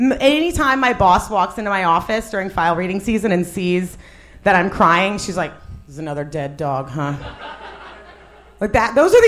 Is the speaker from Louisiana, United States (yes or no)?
yes; New Orleans, Louisiana, United States; I was like, oh, yeah, I'm from New Orleans.